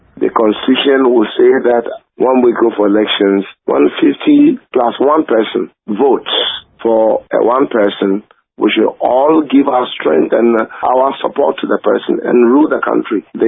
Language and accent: English; Ghana; And I'm happy that I'm a Ghanaian.